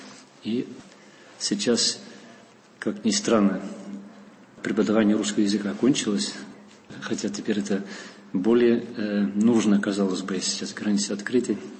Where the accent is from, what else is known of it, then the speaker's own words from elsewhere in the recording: Deventer, Overijssel, Netherlands; Russian is a second language; now in Russia; Я голландец коренной, родился в городе Девентер. Это на востоке Голландии, ближе к Германии. Я учился русскому языку с 12 лет в школе.